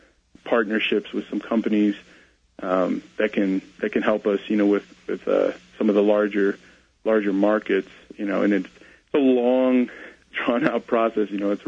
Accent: New Hampshire, United States; starting in the Northeast where we filmed it. We're from New Hampshire, and releasing it into theaters there

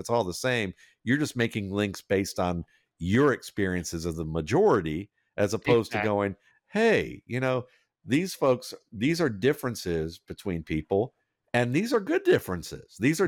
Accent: Atlanta, Georgia, United States; I grew up in Atlanta, at least in the suburbs of Atlanta, but like close enough that Atlanta was, downtown was 20 minutes away.

